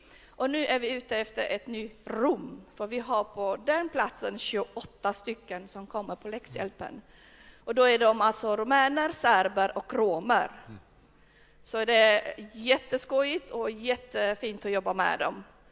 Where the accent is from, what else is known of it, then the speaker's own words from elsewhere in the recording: Sweden; born there; Att jag är född i Sverige, det har mig bara på.